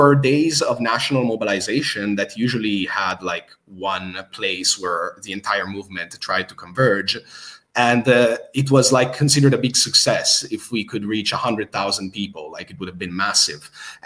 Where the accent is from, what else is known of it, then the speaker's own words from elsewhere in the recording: Bologna, Emilia-Romagna, Italy; more than 50,000 people in my hometown in Bologna